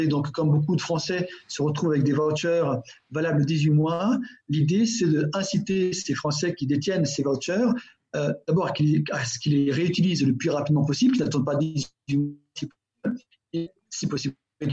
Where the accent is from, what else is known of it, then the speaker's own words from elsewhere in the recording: Portugal; si possible les réutilisent chez nous au Portugal